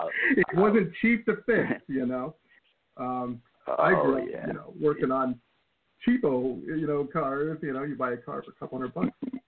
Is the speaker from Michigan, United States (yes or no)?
yes; Detroit, Michigan, United States; I grew up in Metro Detroit, so, Motor City. That's what we did for fun.